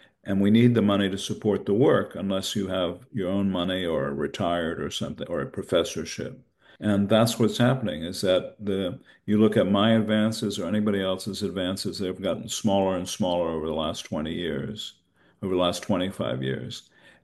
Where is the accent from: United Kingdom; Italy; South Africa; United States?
United States; New Mexico; In my home state of New Mexico, Searchlight is such a center